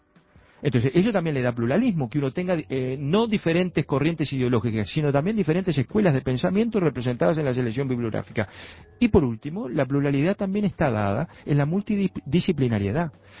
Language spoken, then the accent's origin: Spanish; Uruguay